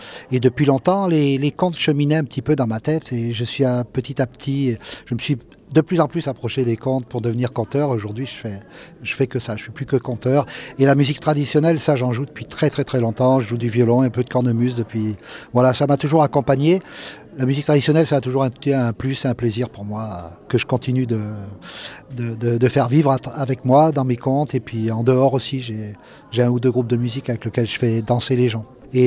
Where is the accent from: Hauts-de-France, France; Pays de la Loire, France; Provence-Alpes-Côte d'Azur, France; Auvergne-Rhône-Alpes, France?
Auvergne-Rhône-Alpes, France; Le rapport que j'ai eu aux plantes, c'est quand j'étais petit, j'étais dans le Puy de Dôme, Auvergne.